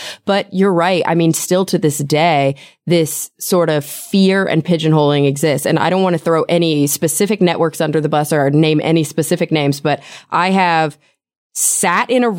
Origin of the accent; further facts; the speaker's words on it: Texas, United States; but I think that the places where I grew up in Texas, and I know that like, my Texas old friends and family members loved Mythbusters